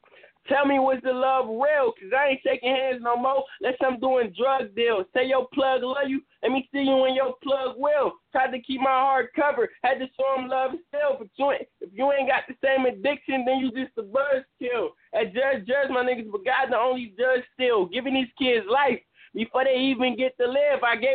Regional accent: Detroit, Michigan, United States; Michigan. Detroit, right. Michigan, man.

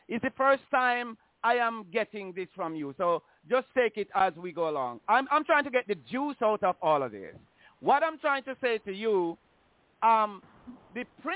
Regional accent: Jamaica; I come from Jamaica where there was the British hold us slavery too, right?

